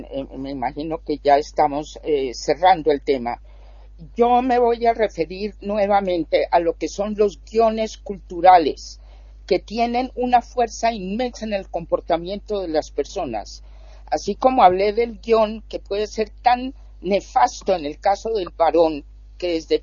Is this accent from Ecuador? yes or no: no; Colombia; En mi país es un horror, pero no es el único, Colombia.